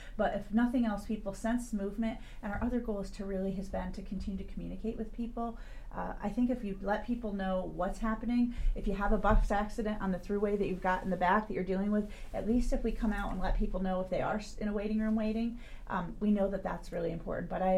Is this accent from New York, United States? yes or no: yes; Glens Falls, New York, United States; also born or lived in Chicago; I actually was born in Glens Falls, New York, a little north of Albany, close to Lake George. Spent a few years in Chicago when I was sort of that preschool age, but ended up really being an upstate girl